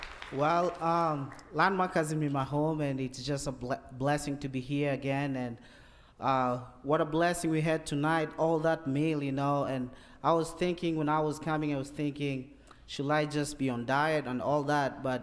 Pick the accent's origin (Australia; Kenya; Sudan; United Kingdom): Kenya; now in United States; you all know I'm from Kenya, and my burden is to go back and to work with the teenagers and the kids